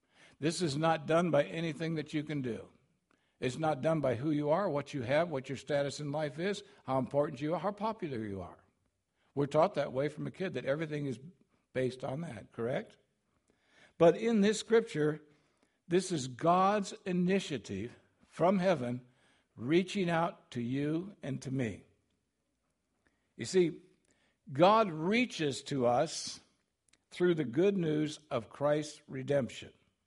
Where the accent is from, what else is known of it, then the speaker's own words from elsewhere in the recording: California, United States; I'm a kid from California. You know, I grew up with all this language. I can even say it in Spanish and English too, you know.